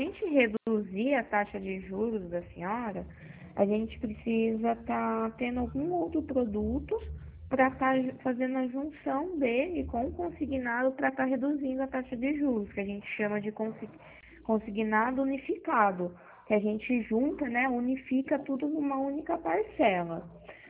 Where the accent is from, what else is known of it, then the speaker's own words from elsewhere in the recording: Pirassununga, São Paulo, Brazil; Eu sou daqui de Pirassununga mesmo, meu escritório é em frente ao Banco Santander, aqui no centro de Pirassununga.